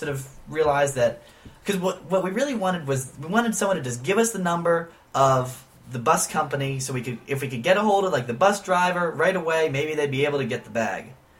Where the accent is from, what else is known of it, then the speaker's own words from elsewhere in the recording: United States; I'm the American. I have rights.